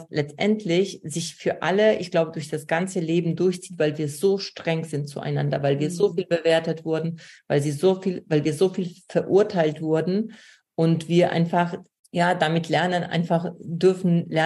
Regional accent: Poland; German is a second language; moved away; also born or lived in United States; ich bin aus Polen gekommen, habe eine neue Sprache gelernt. Ich bin nach USA gegangen ohne Englisch, habe dann Sprache gelernt.

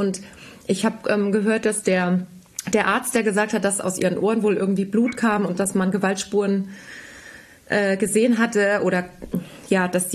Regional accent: Germany; es ist für mich als Deutsche so unbegreiflich

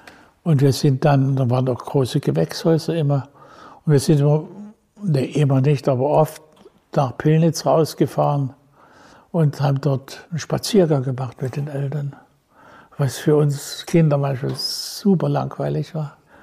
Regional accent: Dresden, Saxony, Germany; ich bin ja in Dresden geboren, aber ich habe ja also wirklich sehr lange in Dresden gelebt.

